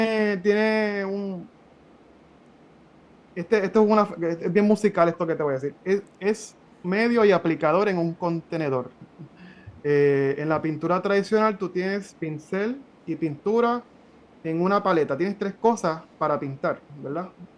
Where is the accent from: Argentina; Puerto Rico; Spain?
Puerto Rico; Carolina; Yo soy de Carolina y no decidí trabajar Carolina